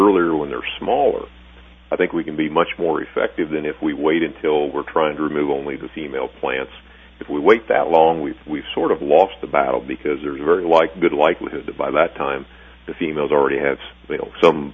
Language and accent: English; Illinois, United States; I'm originally from Cass County, and I took a drive through an area where, when I was a kid, we used to farm in that area.